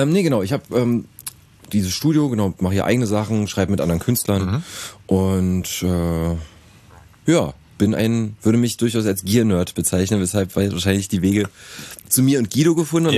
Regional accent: Berlin, Germany; ich komme aus Berlin.

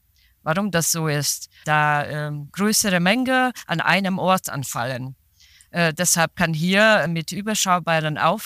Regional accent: Hungary; German is a second language; moved away as an adult; now in Germany; Ich komme ursprünglich aus Ungarn und erst als Erwachsener wegen Bosch kam ich nach Deutschland

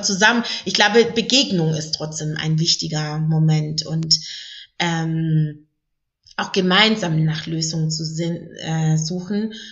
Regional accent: Baden-Württemberg, Germany; ich komme aus Baden-Württemberg

